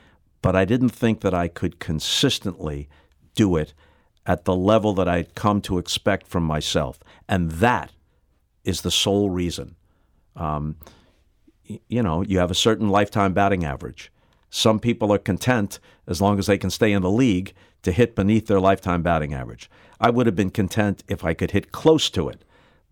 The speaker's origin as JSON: {"language": "English", "town": "St. Louis", "region": "Missouri", "country": "United States", "tie": "born or raised there", "said": "And I still feel connected to it. Yeah. I still consider it to be my hometown."}